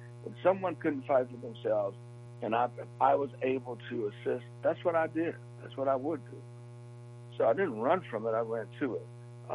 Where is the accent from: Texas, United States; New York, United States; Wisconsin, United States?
Wisconsin, United States; Milwaukee; I complained about the state of affairs in Milwaukee, you know, being raised here, growing up in Milwaukee, we've seen a different dynamic, good, bad, and indifferent in a lot of cases.